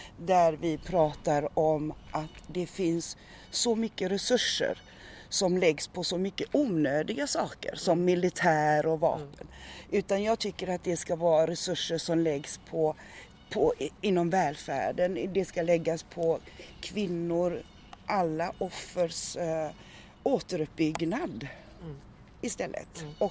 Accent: Gothenburg, Västra Götaland County, Sweden; born there; Jag är född 1956 i Göteborg. Och jag tillhör den romska etniciteten och är alltså en erkänd nationell minoritet i Sverige.

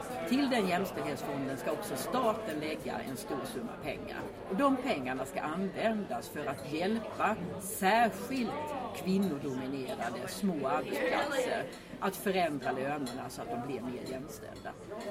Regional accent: Halmstad, Halland County, Sweden; born there; now in Stockholm, Sweden; Jag är 62 år och bor i Stockholms tillfället. Jag är född i Halmstad och också bott på många andra platser i landet.

